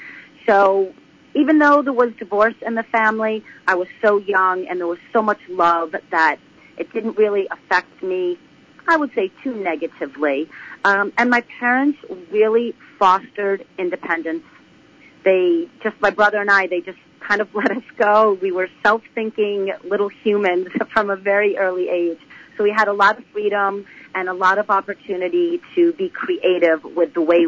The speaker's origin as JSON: {"language": "English", "region": "Connecticut", "country": "United States", "tie": "born there", "said": "I was born in Connecticut on the East Coast."}